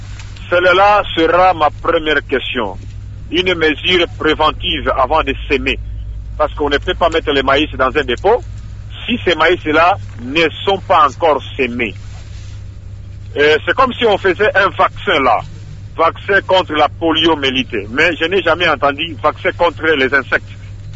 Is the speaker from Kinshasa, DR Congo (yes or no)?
no; Kibombo, Maniema, DR Congo; Nous avons chez nous à Kibombo, dans notre territoire, une sorte d'insecte qu'on appelle Mombolengue